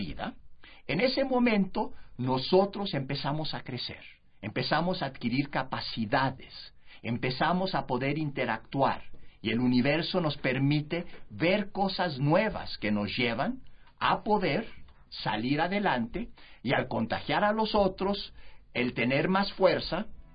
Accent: Mexico; Como pueblo mexicano, tenemos que también cambiar esta idea

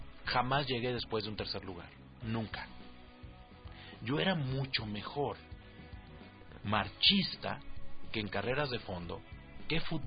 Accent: Sonora, Mexico; Yo de chavo crecí en Sonora

